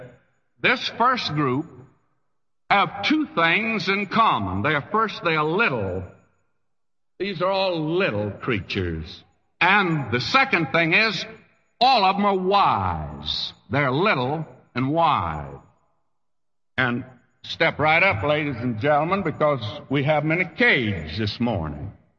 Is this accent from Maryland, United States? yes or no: no; Texas, United States; I'm not saying too much about being a Texan anymore.